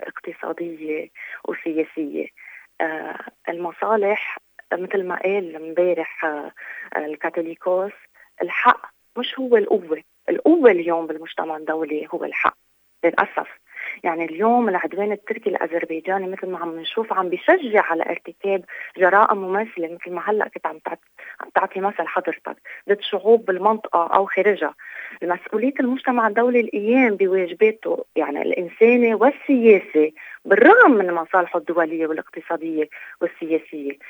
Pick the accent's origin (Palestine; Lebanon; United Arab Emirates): Lebanon; نحن كشعب لبناني عم نعاني كلنا.